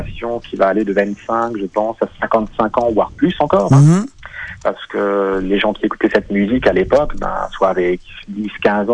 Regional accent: France; parce que je suis français

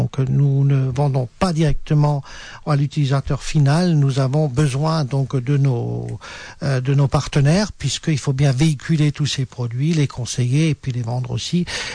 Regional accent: Grand Est, France; Et puis, en tant qu'Alsacien, nous exportons un peu vers la France aussi

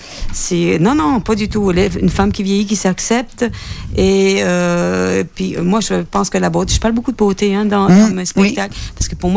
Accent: Quebec, Canada; Alors moi, quand je disais « Je viens du Canada », les gens pensaient que je venais du pôle Nord

